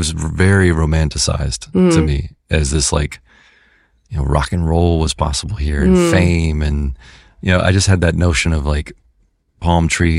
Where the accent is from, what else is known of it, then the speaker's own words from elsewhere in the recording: Mississippi, United States; also born or lived in Tennessee; now in Marin County, United States; I'm from Mississippi and Tennessee, and I live in Marin County, this like very kind of fancy place.